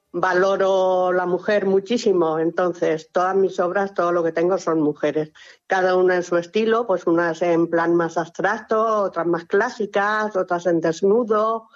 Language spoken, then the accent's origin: Spanish; Albacete, Castilla-La Mancha, Spain; Yo soy original de Albacete. Yo nací a orillas del río Mundo, en un viejo molino de cereales.